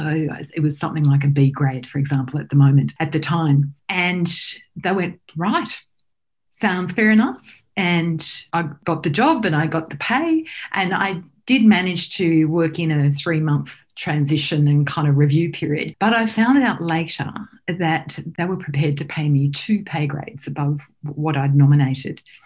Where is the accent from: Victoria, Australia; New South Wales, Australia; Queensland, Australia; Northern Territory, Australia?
New South Wales, Australia; I grew up in country in New South Wales, out near Millthorpe and Orange. And it's Wurundjeri country of First Nations people. My family had not had a lot, but they'd grown up on a farm, and we had a dairy farm.